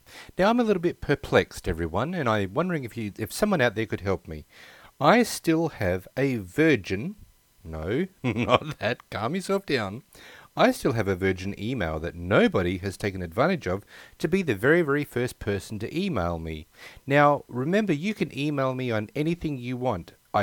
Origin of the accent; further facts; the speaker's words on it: Australia; I live in Australia. I'm Australian, but try and beat us to the punch.